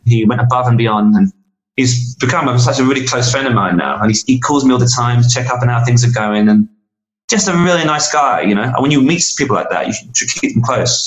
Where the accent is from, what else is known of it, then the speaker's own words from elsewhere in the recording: England, United Kingdom; So the idea about being an Englishman making a records in America kind of checked really nicely.